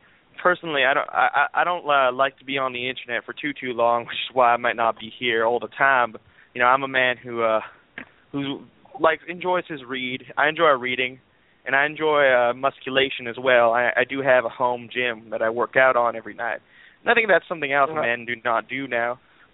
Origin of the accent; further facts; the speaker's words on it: South Carolina, United States; I'm from South Carolina myself.